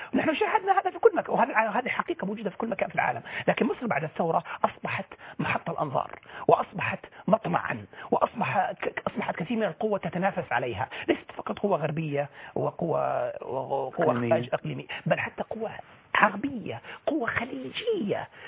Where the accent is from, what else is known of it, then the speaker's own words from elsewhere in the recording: Saudi Arabia; ظهر الخطاب أكثر ما ظهر خطاب متصهين عندنا في السعودية وفي الخليج